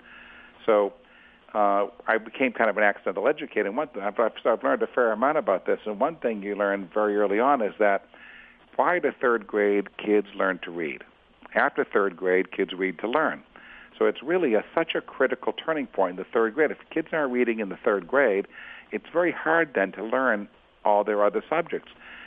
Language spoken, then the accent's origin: English; Worcester, Massachusetts, United States; I mean, I grew up in Worcester, Massachusetts. It's you know, a great working class town, lots of factories, shoe factories, textile mills.